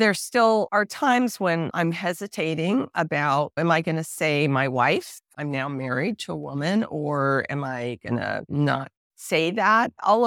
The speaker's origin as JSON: {"language": "English", "region": "New York", "country": "United States", "tie": "born or raised there", "said": "I grew up in New York and in a pretty progressive circle of people."}